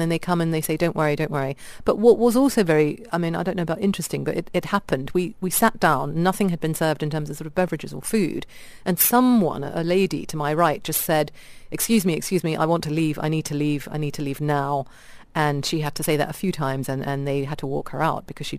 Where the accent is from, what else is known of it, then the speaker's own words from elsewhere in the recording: India; I mean, I'm Indian. Probably people can't hear that from my voice.